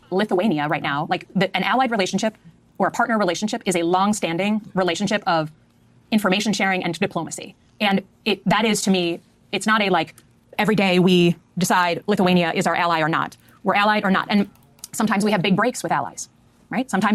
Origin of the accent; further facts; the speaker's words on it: United States; But I'm an American.